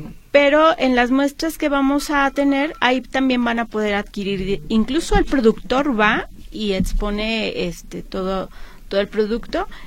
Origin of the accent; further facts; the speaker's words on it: Mexico; Nuestra esencia como mexicanos lo pueden encontrar y recorrer en cada uno de sus edificios